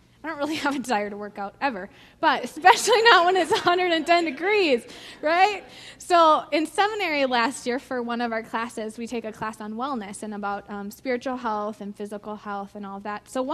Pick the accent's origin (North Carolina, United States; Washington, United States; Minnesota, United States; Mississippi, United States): Minnesota, United States; See, I grew up in Minnesota.